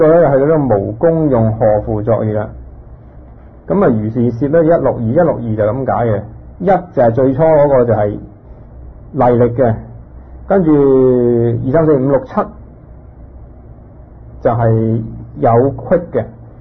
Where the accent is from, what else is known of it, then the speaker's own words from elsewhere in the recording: China; 嗱，我哋中國人有時候修禅定修止觀啦